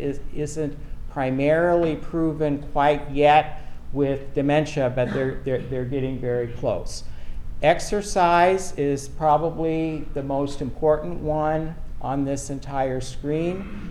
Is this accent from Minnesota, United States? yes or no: yes; Minnesota, United States; born there; I was born in Minnesota.